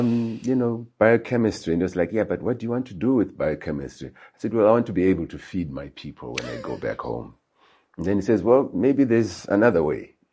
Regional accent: Highfield, Harare, Zimbabwe; moved away; You know, I was born in Highfield. I grew up in Highfield, and I only left in Fio.

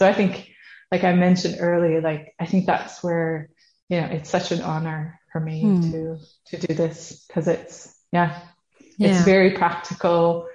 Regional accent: Netherlands; now in Sweden; I'm from the Netherlands, based in Sweden.

